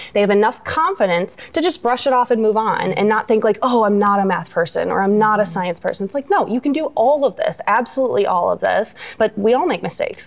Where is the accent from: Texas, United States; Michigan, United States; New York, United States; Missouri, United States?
Michigan, United States; Kalamazoo; I'm from Kalamazoo, Michigan, so it's about an hour drive away from here-ish.